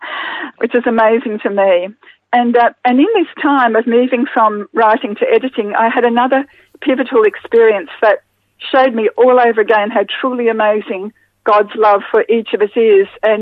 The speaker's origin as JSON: {"language": "English", "town": "Brisbane", "region": "Queensland", "country": "Australia", "tie": "born or raised there", "said": "I grew up in Brisbane in the 50s and 60s"}